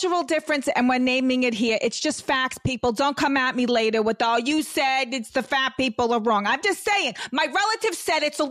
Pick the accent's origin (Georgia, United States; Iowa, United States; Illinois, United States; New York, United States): New York, United States; Brooklyn; I'm just I'm from Brooklyn. That's okay. What I am.